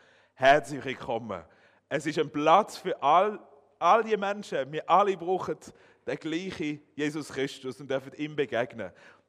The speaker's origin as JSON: {"language": "German", "region": "Schaffhausen", "country": "Switzerland", "tie": "born or raised there", "said": "Ich bin aufgewachsen aber in Schaffhausen, darum rede ich nicht ganz wie im Emmental, falls ihr das merkt."}